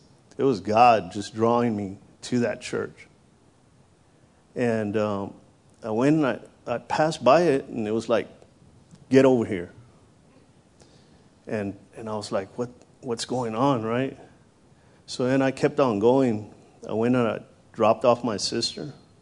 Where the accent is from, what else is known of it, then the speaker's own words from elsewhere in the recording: McAllen, Texas, United States; My story, oh my gosh, it's pretty harsh, you know, the way I lived. I come from McAllen, Texas, and McAllen, Texas is known for all kinds of drugs and all kinds of, you know, bad things.